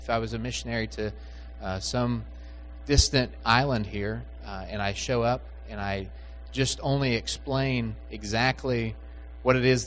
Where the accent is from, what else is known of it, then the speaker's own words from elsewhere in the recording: Missouri, United States; I grew up in Missouri, and there was a fisherman on the banks of the Missouri River who could not fish to save his life.